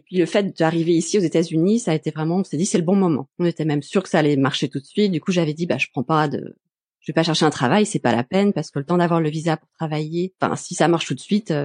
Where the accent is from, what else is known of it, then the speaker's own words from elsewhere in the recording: Les Sables-d'Olonne, Pays de la Loire, France; Alors, je viens des Sables-d'Olonne, c'est en Vendée